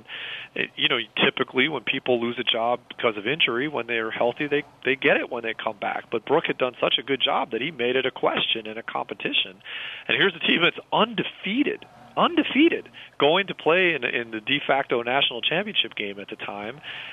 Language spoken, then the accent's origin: English; Chicago, Illinois, United States; I'm a Bulls fan. I grew up in Chicago.